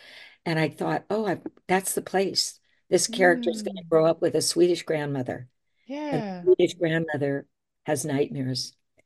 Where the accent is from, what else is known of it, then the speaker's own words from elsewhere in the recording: California, United States; now in Oregon, United States; I grew up in California, but by this time we'd been living several years in Oregon.